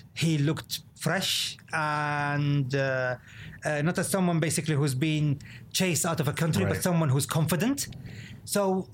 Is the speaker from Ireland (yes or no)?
no; Saudi Arabia; English is a second language; for an Arab, you know, who growing up in Arabia